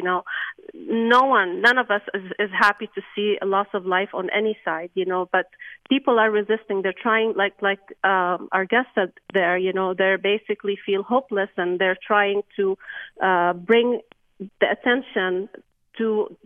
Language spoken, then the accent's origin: English; Jerusalem, Palestine; English is a second language; Palestinians, I'm from Jerusalem, you know, and my mom is from Jerusalem. And, you know, our neighbors on both sides are Jews and Christians, and they live together for many years.